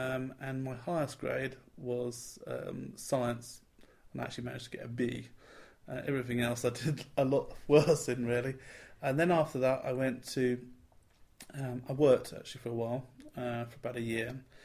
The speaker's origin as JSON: {"language": "English", "town": "Colchester", "region": "East of England", "country": "United Kingdom", "tie": "born there", "said": "I was born in Colchester in Essex, the Colchester General Hospital, in 1974."}